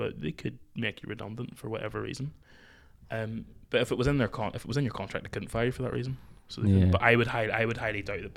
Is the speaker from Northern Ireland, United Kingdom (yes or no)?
yes; Ballymena, Northern Ireland, United Kingdom; I'm now working in South Belfast. I'm from Ballymena. I live in Ballymena